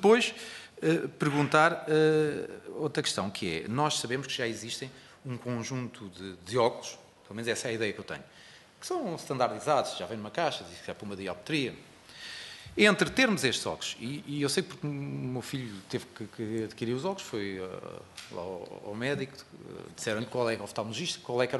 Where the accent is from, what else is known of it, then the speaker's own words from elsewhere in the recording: Santarém, Portugal; eu sou de Santarém